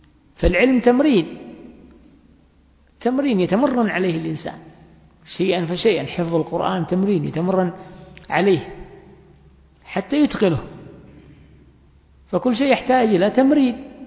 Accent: Yemen; لكن هناك من نشأ ببيئة لا تعيد، مثلا عندنا في اليمن، أين هذه؟

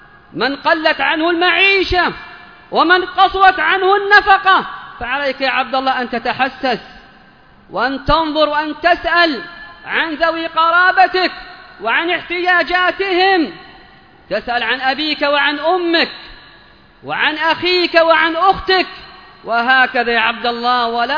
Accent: Yemen; وأننا نحن من أهل اليمن، نعم رعاكم الله، وخاصة ونحن من أهل اليمن،

